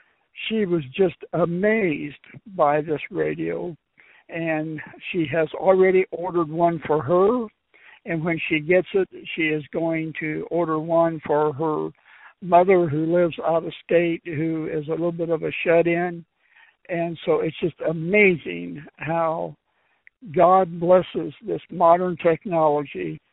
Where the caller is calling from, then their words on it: Tulsa, Oklahoma, United States; I'm calling from Tulsa, Oklahoma.